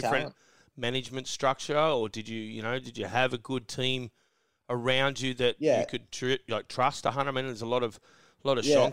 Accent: Dee Why, New South Wales, Australia; DY grew up there, yeah, Oaks Avenue.

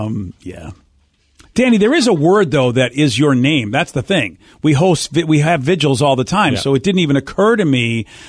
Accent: Massachusetts, United States; I lived in the town I grew up in Massachusetts

